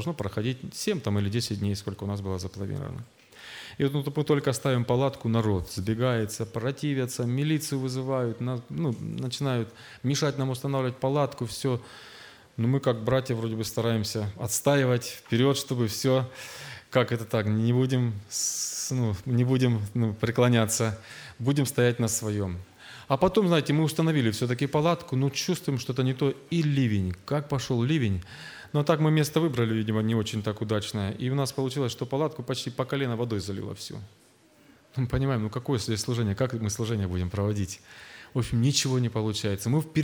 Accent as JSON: {"language": "Russian", "country": "Russia", "said": "Я говорю, так, я вот здесь из России и так далее."}